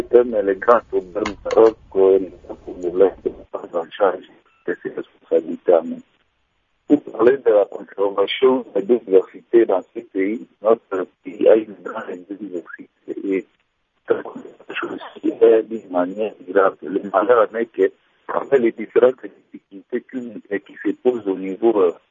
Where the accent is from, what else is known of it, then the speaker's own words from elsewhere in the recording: Mbandaka, Équateur, DR Congo; Maintenant, chez nous, dans notre pays, par exemple, si vous êtes ici chez moi, en Mbandaka, nous avons un site touristique partagé également.